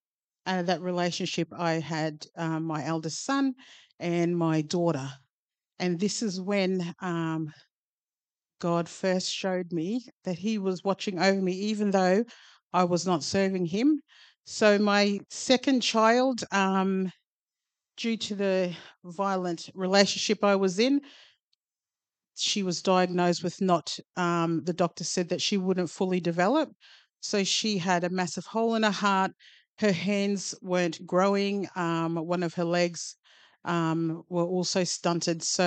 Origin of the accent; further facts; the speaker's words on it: Bundaberg, Queensland, Australia; born there; So I was born here in Bundaberg. I am the youngest out of nine.